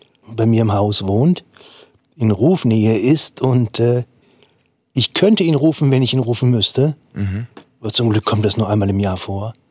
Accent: Dortmund, North Rhine-Westphalia, Germany; born there; dass ich wirklich direkt neben dem alten Stadion damals geboren wurde in Dortmund

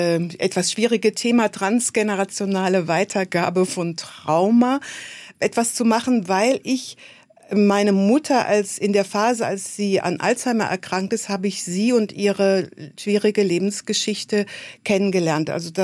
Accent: Cologne, North Rhine-Westphalia, Germany; Ja, und ich bin Kölnerin mit badischem Migrationshintergrund.

